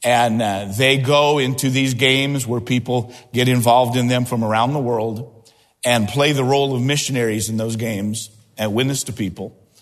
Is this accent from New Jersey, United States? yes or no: no; Indianapolis, Indiana, United States; As a bus kid growing up in Indianapolis, we sing a chorus in junior church.